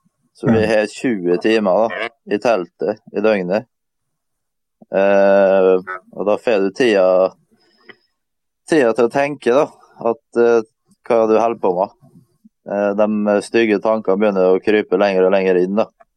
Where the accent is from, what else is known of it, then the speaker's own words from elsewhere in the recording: Møre og Romsdal, Norway; For at vi kommer som sagt fra Romsdalen og vant med fjell.